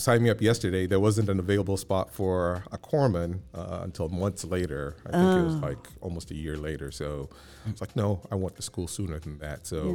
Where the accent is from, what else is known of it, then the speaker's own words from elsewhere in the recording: Maryland, United States; born there; I am a first-generation American. Parents from Ghana, West Africa. I was born here in Maryland.